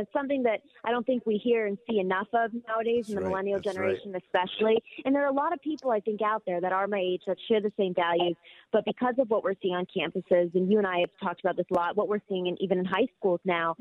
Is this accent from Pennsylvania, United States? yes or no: no; Ohio, United States; So I'm flying back to Ohio, my home state, today.